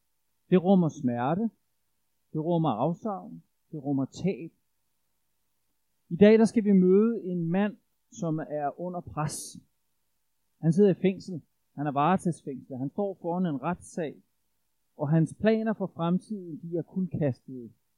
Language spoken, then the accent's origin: Danish; Brøndby, Capital Region of Denmark, Denmark; now in Ølstykke, Denmark; jeg er Brøndby-dreng. Men i 20 år og plus har jeg levet i Ølstykke